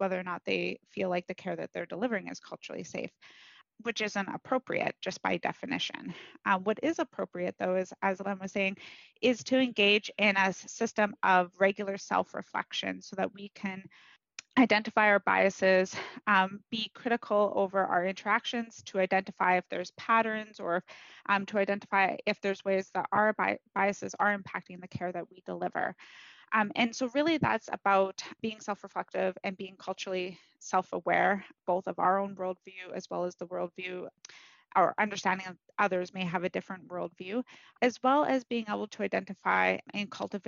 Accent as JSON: {"language": "English", "region": "British Columbia", "country": "Canada", "lives_now": "Prince George, Canada", "said": "from Clasden, which is just north of Fort St. James. I'm a member of Lasiliu, the Frog Clan, calling in today from the Tlalit Traditional Territory, otherwise known as Prince George."}